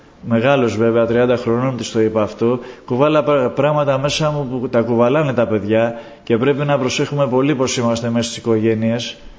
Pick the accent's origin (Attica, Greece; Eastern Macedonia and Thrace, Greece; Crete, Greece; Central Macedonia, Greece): Attica, Greece; Piraeus; also born or lived in Athens; γεννηθής το 65 στην Αθήνα, μεγάλωσα στον Πειραιά, στην Καστέλα, στο σπίτι του παππού μου.